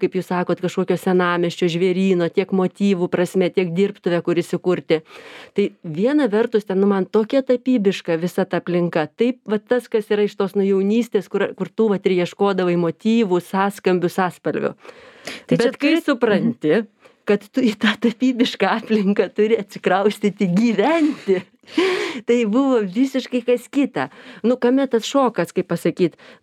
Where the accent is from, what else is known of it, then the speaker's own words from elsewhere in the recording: Vilnius, Vilnius County, Lithuania; Man labai brangi vieta yra Karoliniškės, nes tai yra mano gimtosios Karoliniškės. Nu, tiesą sakant, aš gimiau tai Jokūbo ligoninė ar toj, kuri tais laikais vadinosi ten kažkuri tarybinė. Mhm. Ir su manim su kūdikėliu tėvai atsikraustė į Pylimo gatvę